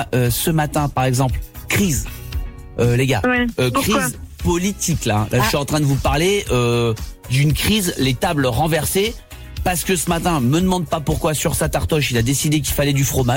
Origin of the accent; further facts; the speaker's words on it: France; C'est pas dingo, mais on est des Français, hein